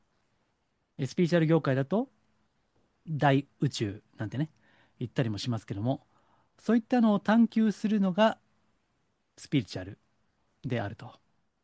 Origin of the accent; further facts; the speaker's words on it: Kansai, Japan; よく私も、まあ、関西出身なんでね、子供の時にそういった、子供の時からありましたね。